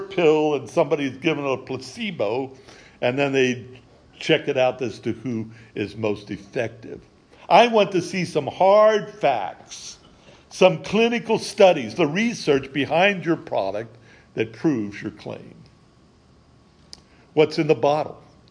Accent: Missouri, United States; But I'm from Stanley's home state, Missouri.

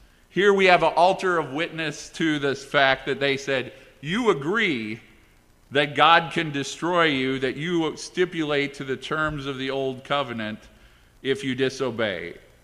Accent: California, United States; born there; also born or lived in Midwest; My parents were both from the Midwest, and I was born in California, but at this point in my life, I've lived in the Midwest more.

